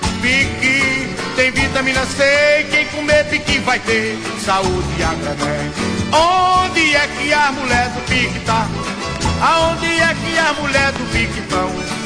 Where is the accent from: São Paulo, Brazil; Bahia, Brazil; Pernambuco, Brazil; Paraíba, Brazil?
Pernambuco, Brazil; Salgueiro; Se eu não achar por aqui, eu vou lá em Salgueiro. Lá tem muito, tá na minha terra.